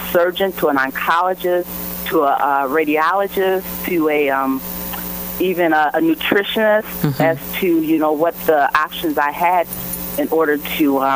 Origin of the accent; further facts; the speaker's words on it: Illinois, United States; I was down in Memphis, Tennessee. I'm from Illinois.